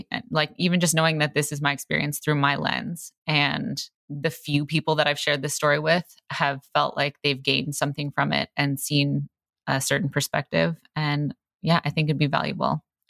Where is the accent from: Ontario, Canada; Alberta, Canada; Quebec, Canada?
Ontario, Canada; Toronto; I'm from Toronto.